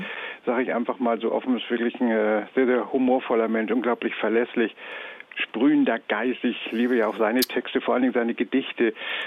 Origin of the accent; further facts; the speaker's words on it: Hamburg, Germany; Und ich als Hamburger Flachländer bin in Travemünde gestartet und Richtung Süden gelaufen.